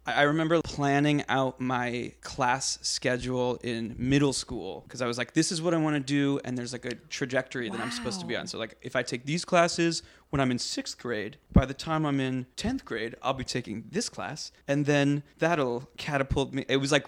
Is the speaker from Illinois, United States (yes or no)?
yes; Chicago, Illinois, United States; I'm from Chicago-ish.